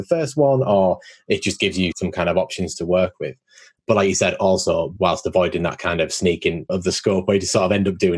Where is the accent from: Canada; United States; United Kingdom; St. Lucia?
United Kingdom; I think especially being British